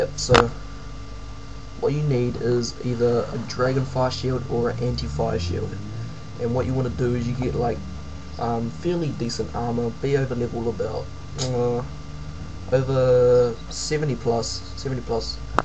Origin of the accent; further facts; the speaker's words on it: New Zealand; I'm from New Zealand and I make podcasts.